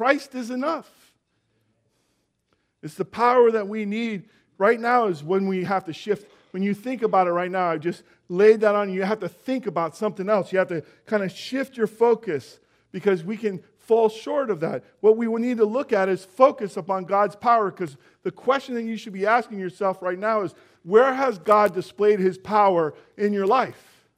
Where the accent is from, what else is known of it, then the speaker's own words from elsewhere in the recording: United States; as an American, I'm uncertain.